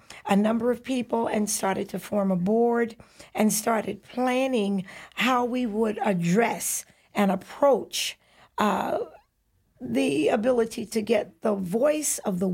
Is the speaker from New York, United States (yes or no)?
no; Somerville, South Carolina, United States; born there; I was born in Somerville, South Carolina.